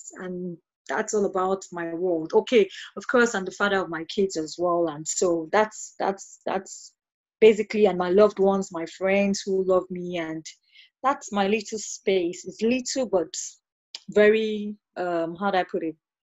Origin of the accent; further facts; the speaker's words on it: Nigeria; also born or lived in Asia; now in Paris, France; I am a business growth and a digital marketing strategist. I'm a Nigerian, but I'm based in Paris. But before I came to Paris, I lived in Asia for 10 years.